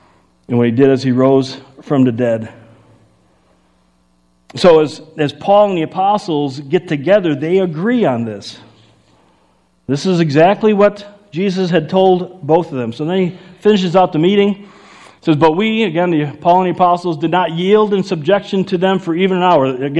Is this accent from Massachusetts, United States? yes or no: no; Chicago, Illinois, United States; accent: Chicago; I'm from Chicago, if you couldn't tell from my great accent.